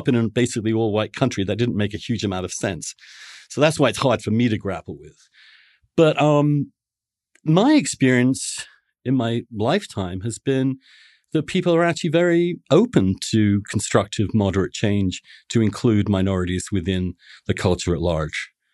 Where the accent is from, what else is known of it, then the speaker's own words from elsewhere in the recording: England, United Kingdom; I grew up a Catholic in England, you know. I'm a gay person.